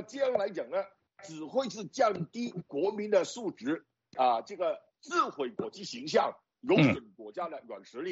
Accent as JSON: {"language": "Chinese", "country": "China", "said": "我觉得作为中国人，"}